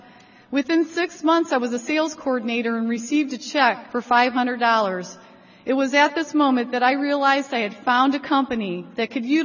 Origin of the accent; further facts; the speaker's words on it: Strongsville, Ohio, United States; I'm from Strongsville, Ohio